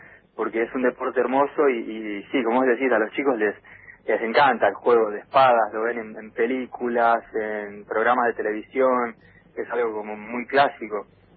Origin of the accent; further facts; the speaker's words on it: Ushuaia, Tierra del Fuego, Argentina; born there; Yo nací en Ushuaia.